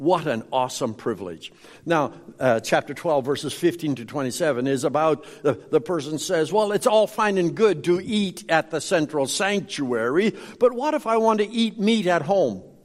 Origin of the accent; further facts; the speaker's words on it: Saskatchewan, Canada; I grew up in Saskatchewan. They have catfish there.